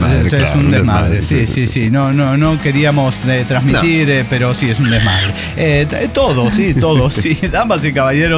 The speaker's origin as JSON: {"language": "Spanish", "region": "Córdoba", "country": "Argentina", "said": "Soy de Córdoba, gente."}